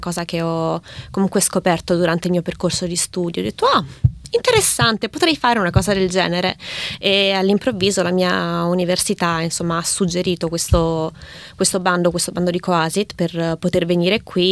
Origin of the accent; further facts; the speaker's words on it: Salerno, Campania, Italy; also born or lived in Naples; sono campana, nata a Napoli, cresciuta a Salerno